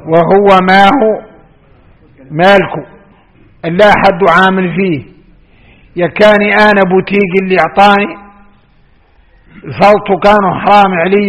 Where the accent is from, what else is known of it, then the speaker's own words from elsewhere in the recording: Mauritania; والمهم عندنا احنا موريتاني لا احد يحصل شيء